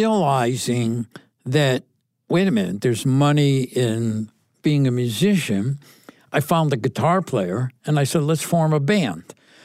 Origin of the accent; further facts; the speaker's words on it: Connecticut, United States; born or raised there